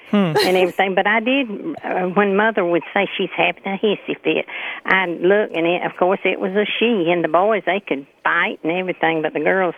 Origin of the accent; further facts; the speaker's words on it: Alabama, United States; from Alabama. And being raised in southeast Alabama most of my life, I heard my mother and other women refer to children that were misbehaving as having hissy fits